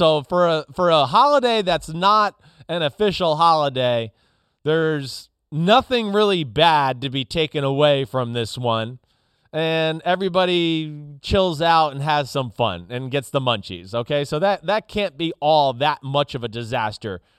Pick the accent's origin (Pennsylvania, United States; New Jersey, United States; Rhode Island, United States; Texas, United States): New Jersey, United States; You know, up here where I grew up in New Jersey, like they played that loud siren at like 6 o'clock in the morning.